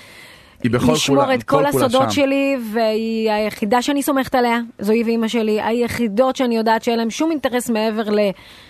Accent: Haifa, Haifa District, Israel; now in Tel Mond, Israel; אנחנו גדלנו, נולדנו בחיפה כולנו, ועברנו לקריית חיים.

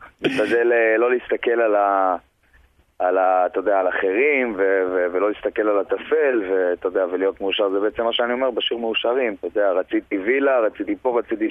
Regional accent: Dor, Haifa District, Israel; כן, נכון, ממושב דור, כן. ליד חיפה, חוף כרמל.

